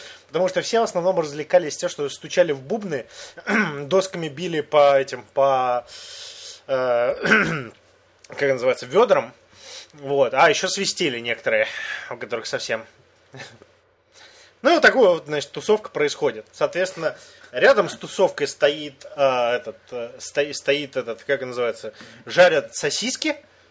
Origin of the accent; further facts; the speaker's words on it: Russia; Он спрашивает, а ты откуда? Я говорю, я с России.